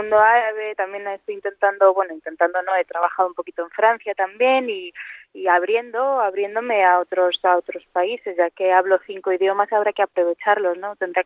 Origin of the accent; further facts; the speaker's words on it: Madrid, Community of Madrid, Spain; Yo soy madrileña, por supuesto, porque nací en Madrid y me crié en Madrid, y Madrid es mi ciudad.